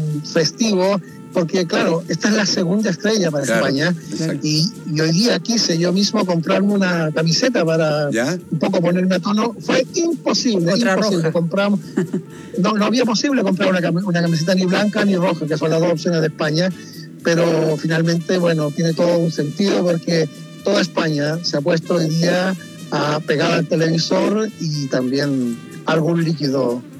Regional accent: Concepción, Biobío, Chile; now in Spain; De Chillán, oriundo de Concepción, y bueno, siempre muy cercano a la Bío Bío

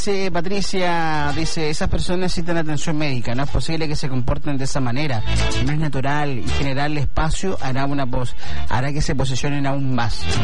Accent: Chile; Como buen chileno, y copiamos todo.

